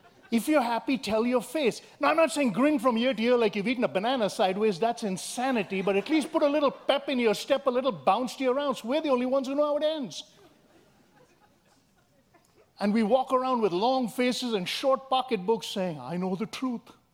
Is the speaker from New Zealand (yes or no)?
no; India; now in United States; When I grew up in India, I thought, you guys are crazy.